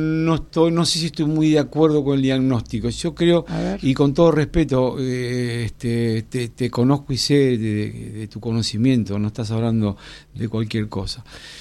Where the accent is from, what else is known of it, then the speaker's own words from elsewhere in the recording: Pehuajó, Buenos Aires Province, Argentina; llego a Buenos Aires, digamos, porque yo soy de Pebajo